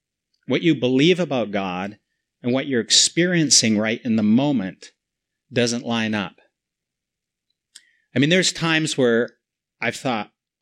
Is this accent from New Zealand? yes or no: no; Canada; also born or lived in United States; now in Toronto, Canada; When we moved to Toronto 5 years ago, after living, I'm a Canadian, but we lived 14 years in the United States. And after 14 years, we felt the call back to Canada.